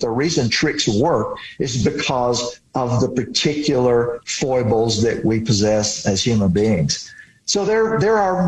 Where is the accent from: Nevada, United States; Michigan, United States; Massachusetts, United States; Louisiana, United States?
Louisiana, United States; I think when I was growing up in Louisiana and finding these remnant mounds